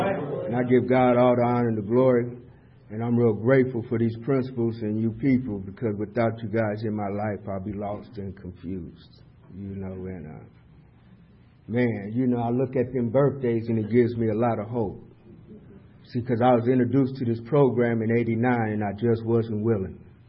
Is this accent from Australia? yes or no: no; San Diego, California, United States; You know, I grew up in Southeast San Diego.